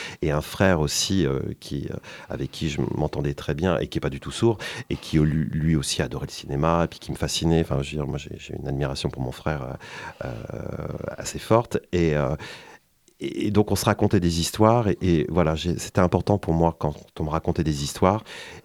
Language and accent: French; Châtellerault, Nouvelle-Aquitaine, France; j'avais besoin un petit peu de revenir dans ma ville natale, qui était Châtellerault. C'était pas très loin, c'était à 35 km.